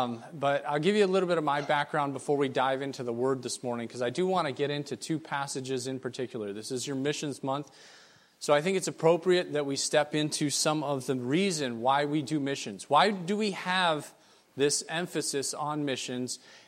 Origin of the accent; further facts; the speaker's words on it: Papua New Guinea; moved away as an adult; I was raised in Papua New Guinea, went over there when I was two, raised in the Teti tribe, went to boarding school all the way up through 18 years old, graduated from high school over there